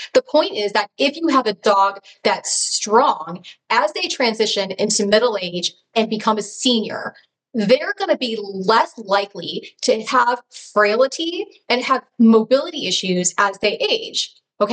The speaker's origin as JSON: {"language": "English", "town": "Los Angeles", "region": "California", "country": "United States", "tie": "born or raised there", "said": "I was recently in my hometown of Los Angeles"}